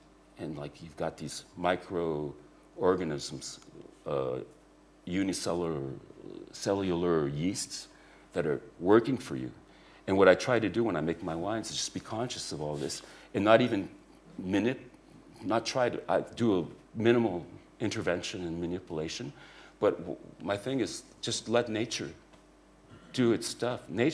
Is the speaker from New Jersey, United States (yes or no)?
no; San Francisco, California, United States; I like the fruitiness, fruity wines, because I come from San Francisco. I'm fruity.